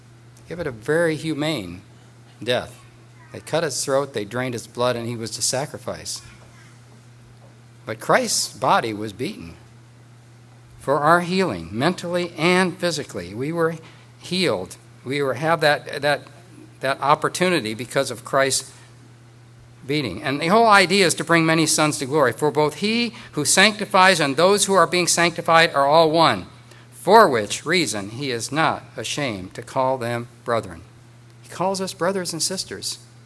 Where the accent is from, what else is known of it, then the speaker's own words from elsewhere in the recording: Chicago, Illinois, United States; Growing up in the Chicago area, WGN was very familiar to us.